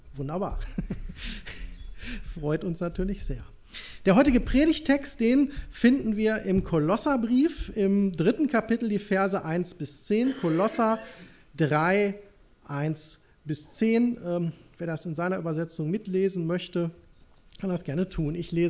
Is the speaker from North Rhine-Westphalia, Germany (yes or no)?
yes; Gelsenkirchen, North Rhine-Westphalia, Germany; ich komme aus Gelsenkirchen, aus der Blumendelle dort.